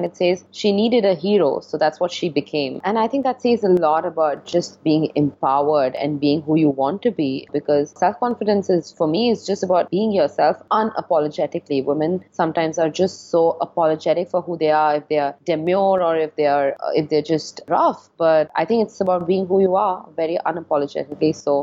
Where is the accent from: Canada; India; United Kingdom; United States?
India; I'm Indian, and I actually graduated from Singapore because I studied communications there